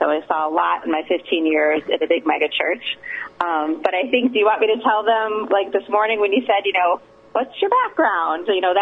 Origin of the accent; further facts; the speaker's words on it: Chicago, Illinois, United States; We grew up in Chicago in a Southern Baptist church, which is, you know, unusual.